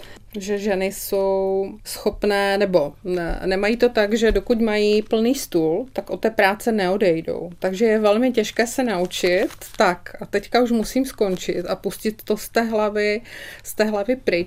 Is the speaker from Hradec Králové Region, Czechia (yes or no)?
no; Ostrava, Moravian-Silesian Region, Czechia; born there; Já, jelikož je to moje rodné město